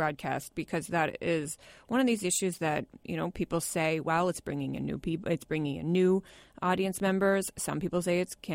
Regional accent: West Virginia, United States; And I'm from West Virginia, so I can say that.

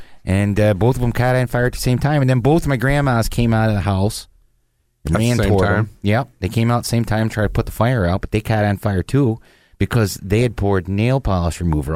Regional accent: Bath, New York, United States; Hey, this is … I'm from Bath, New York, and I've been listening to the Radio Labyrinth for quite a while.

